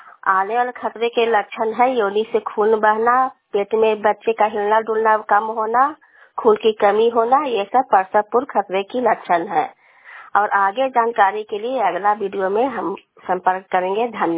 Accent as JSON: {"language": "Hindi", "town": "Devdha", "country": "India", "said": "मैं देवधा पंचायत से हूँ"}